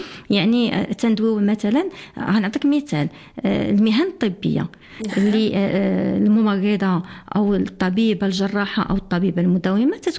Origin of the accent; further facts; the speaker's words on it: Morocco; هاد العرف اللي كان عندنا في المغرب